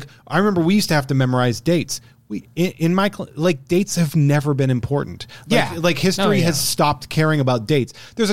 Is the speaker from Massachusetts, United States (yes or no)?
yes; Massachusetts, United States; Massachusetts.